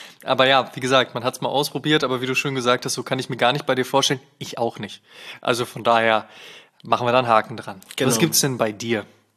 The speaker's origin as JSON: {"language": "German", "town": "Münster", "region": "North Rhine-Westphalia", "country": "Germany", "tie": "born or raised there", "said": "nach Münster gefahren, in meine alte Heimat"}